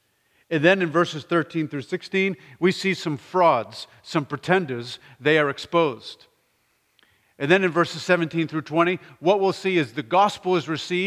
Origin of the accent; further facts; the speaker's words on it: Massachusetts, United States; also born or lived in Nebraska; while I grew up in Massachusetts, we spent over 20 years in Nebraska.